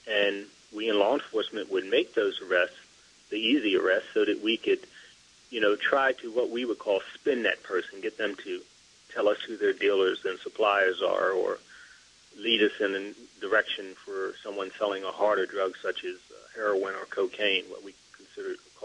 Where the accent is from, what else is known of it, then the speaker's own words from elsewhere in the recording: Baltimore, Maryland, United States; growing up in Baltimore, I got to see it from the perspective of living in a community